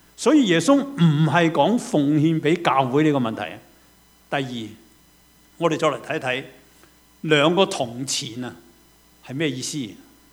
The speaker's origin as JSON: {"language": "Cantonese", "country": "China", "said": "我哋中国人更加系啊，系向前看啊嘛，乜嘢都系攞个钱嚟最紧要啊嘛。"}